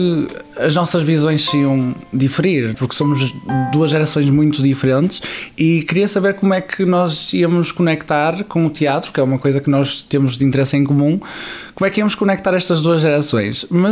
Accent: Viana do Castelo, Norte, Portugal; tenho 20 anos, sou de Viana do Castelo

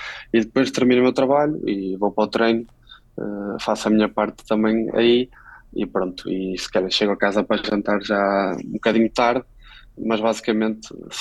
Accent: Braga, Portugal; moved away as an adult; now in Spain; estudei em Braga, eu sou de Braga, sempre fiz todo o meu percurso em Braga

